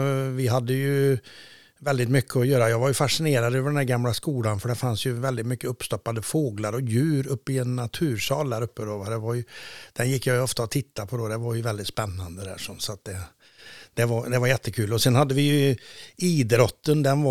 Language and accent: Swedish; Tidaholm, Västra Götaland County, Sweden; jag föddes ju mitt i Tidaholm, slutet på 50-talet, 1958 då. Och jag bodde ju ganska centralt, granne med Vulkan.